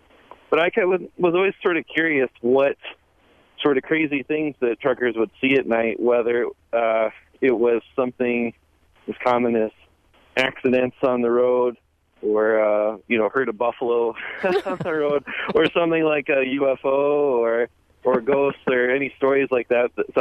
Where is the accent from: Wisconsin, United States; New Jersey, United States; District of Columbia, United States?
Wisconsin, United States; Mineral Point; also born or lived in Arizona; I'm from Mineral Point, Wisconsin, but I went to school out in Arizona